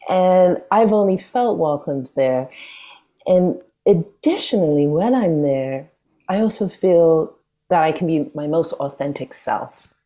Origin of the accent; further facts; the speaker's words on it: New York, United States; also born or lived in London, United Kingdom; I was born in London and I moved to New York as a kid in 87. And since then, I never really felt like I knew where home was. And I, even though I lived in New York and other states